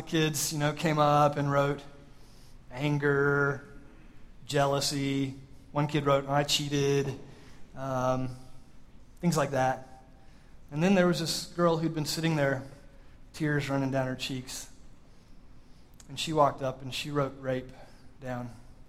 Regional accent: California, United States; And we're from California, so it had to be organic peanut butter.

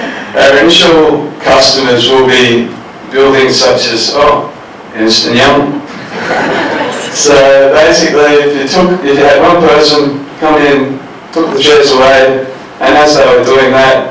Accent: Queensland, Australia; I'm from Queensland

